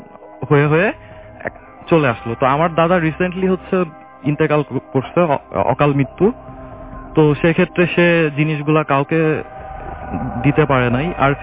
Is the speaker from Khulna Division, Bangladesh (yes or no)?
no; Boalmari, Dhaka Division, Bangladesh; now in Dhaka, Bangladesh; আমার home district হচ্ছে ফরিদপুরে, ফরিদপুরের বোয়ালমারী থানা।